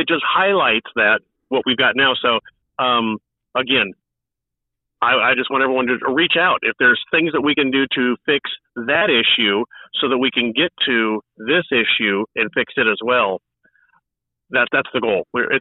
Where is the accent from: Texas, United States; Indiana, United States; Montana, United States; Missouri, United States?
Missouri, United States; I'm from Southwest Missouri. We have a truly American story that just evolved out of Springfield.